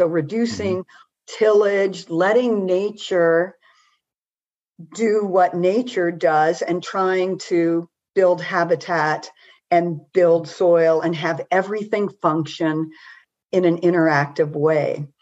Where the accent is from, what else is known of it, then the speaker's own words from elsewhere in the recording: Montana, United States; Well, I grew up in Montana and I grew up in kind of a ranching community.